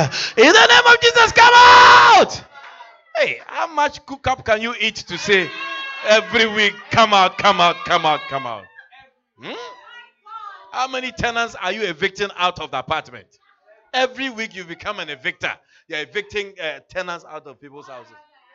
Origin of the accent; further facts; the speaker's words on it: Ghana; I come from Africa. I come from Ghana, West Africa.